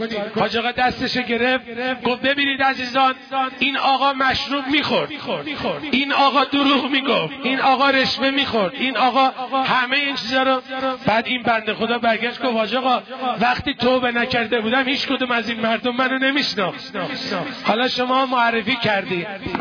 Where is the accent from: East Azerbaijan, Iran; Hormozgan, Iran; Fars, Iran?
East Azerbaijan, Iran; Tabriz; حالا خوبه نگفتم شهر خودمون تبریز رو نگفتم